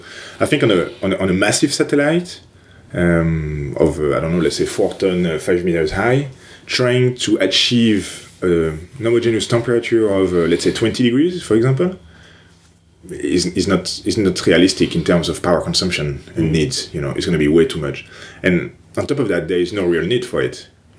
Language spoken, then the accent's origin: English; France; born or raised there; English is a second language; moved away as an adult; also born or lived in Toronto, Canada